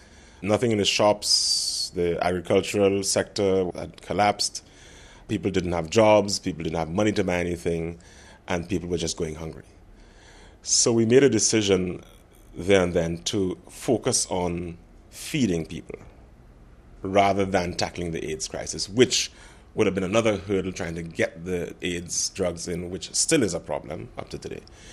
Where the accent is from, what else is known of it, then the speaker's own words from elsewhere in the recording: Kingston, Jamaica; I am from Kingston, Jamaica.